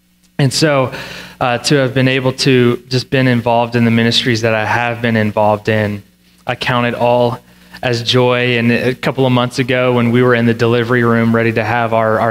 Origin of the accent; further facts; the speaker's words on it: Virginia, United States; And my wife and I grew up in Virginia. I grew up in Central Virginia. She grew up in Southern Virginia.